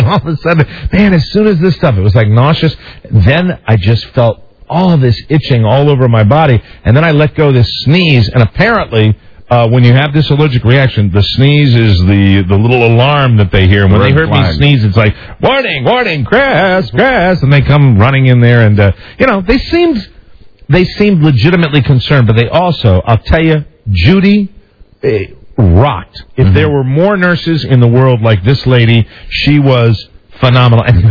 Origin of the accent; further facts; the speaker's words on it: Gainesville, United States; Hey, I'm from Gainesville too.